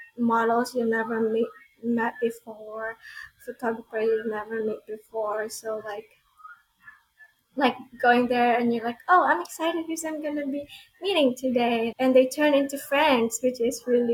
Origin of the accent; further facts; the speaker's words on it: Philippines; I'm Filipino, and there's like a lot of Filipino restaurants here